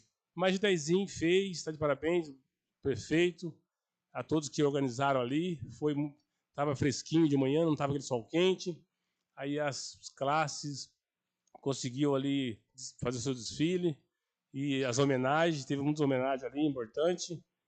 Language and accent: Portuguese; Brazil; Somos patriotas, somos brasileiros, nós precisamos fazer nossa parte.